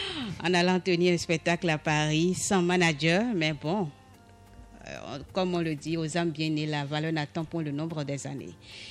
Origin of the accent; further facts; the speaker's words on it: Benin; On va revenir chez nous au Bénin